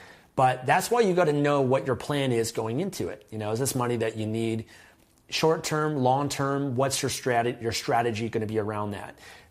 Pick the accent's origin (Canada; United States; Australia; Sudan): Canada; So CoinSquare is what I used to sell as a Canadian, because I can link that.